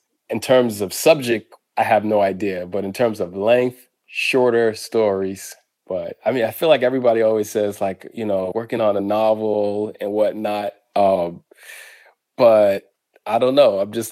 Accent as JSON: {"language": "English", "town": "Boston", "region": "Massachusetts", "country": "United States", "tie": "born or raised there", "also_born_or_lived": "Harlem", "said": "When I was growing up in Roxbury in Boston and when I lived in Harlem, I didn't wake up every day saying, oh, my neighborhood is gentrifying."}